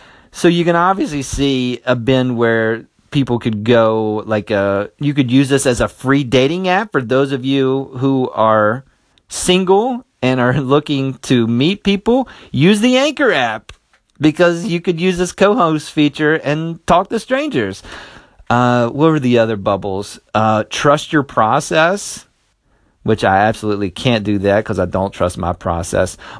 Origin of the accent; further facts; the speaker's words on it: West Virginia, United States; And the location is my home state, West Virginia.